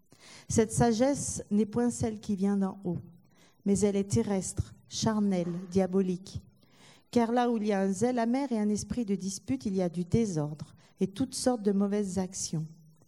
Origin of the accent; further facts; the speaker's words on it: Italy; Moi, je suis italienne, hein, je suis un peu sanguine.